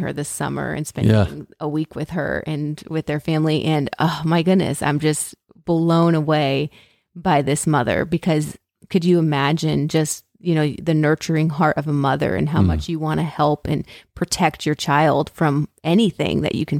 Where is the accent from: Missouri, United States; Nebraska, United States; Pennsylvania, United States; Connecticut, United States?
Connecticut, United States; Torrington; We had ski club in Connecticut. I grew up in Torrington, Connecticut.